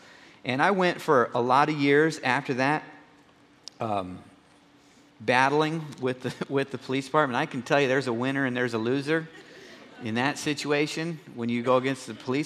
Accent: Nebraska, United States; Now, I'm not Italian, and I'm from Nebraska. We don't have a really good mafia program there to give me a head start.

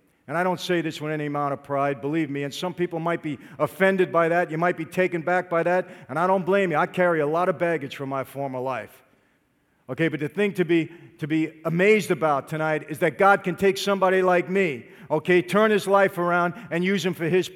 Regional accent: Brooklyn, New York, United States; also born or lived in Long Island; I grew up in Brooklyn, but then moved to Long Island. He was all around my old neighborhood. I didn't even realize he was Italian, but man, he's Italian, like me.

